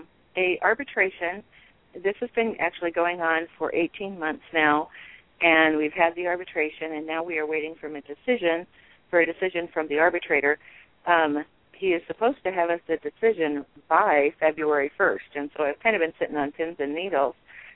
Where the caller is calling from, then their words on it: Nebraska, United States; Nebraska. Right in the middle.